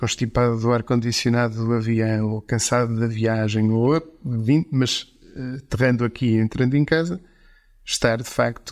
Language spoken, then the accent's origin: Portuguese; Portugal; moved away; Sempre me vi como português, isso, sem dúvida nenhuma.